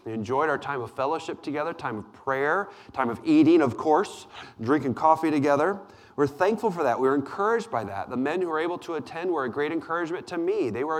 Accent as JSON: {"language": "English", "region": "Missouri", "country": "United States", "tie": "born or raised there", "said": "As I grew up outside St. Louis, Missouri, I am certainly a St. Louis Cardinals fan."}